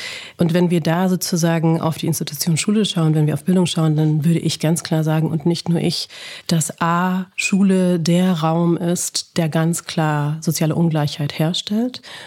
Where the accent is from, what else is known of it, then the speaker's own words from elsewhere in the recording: Baden-Württemberg, Germany; Ich komme nicht eigentlich aus Bayern, sondern ich lebe jetzt in Bayern. Ich komme eigentlich aus Baden-Württemberg